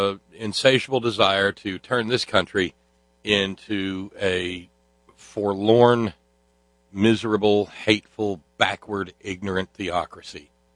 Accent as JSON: {"language": "English", "country": "Australia", "accent": "Australian", "said": "I figure Australian people probably cringe hearing my Australian accent"}